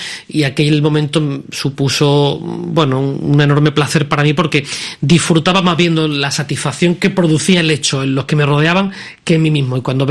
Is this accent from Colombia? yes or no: no; Nerva, Andalusia, Spain; el conservatorio de Nerva, que todavía era incipiente, el de mi pueblo